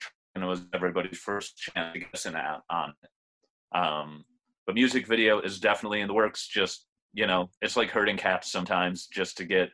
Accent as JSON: {"language": "English", "town": "Buffalo", "region": "New York", "country": "United States", "said": "I'm from Buffalo, New York, which is way up north."}